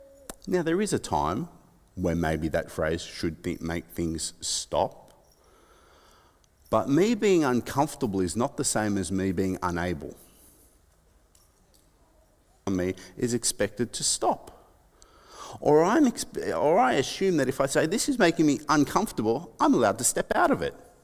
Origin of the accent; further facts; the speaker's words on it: Sydney, New South Wales, Australia; born there; Sydney, the women's hospital. It was really great for having babies at the time in Australia